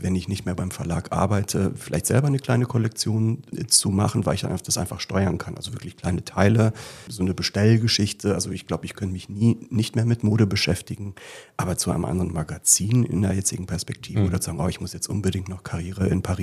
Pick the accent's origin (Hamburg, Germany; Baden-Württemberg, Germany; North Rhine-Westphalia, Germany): North Rhine-Westphalia, Germany; born there; Ich bin ganz unprätentiös in Nordrhein-Westfalen im Sauerland auf die Welt gekommen.